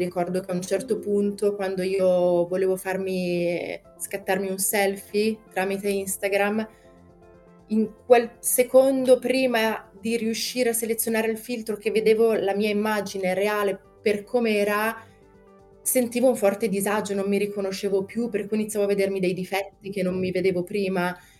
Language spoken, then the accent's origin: Italian; Brescia, Lombardy, Italy; Io vengo da una famiglia di imprenditori, sono di Brescia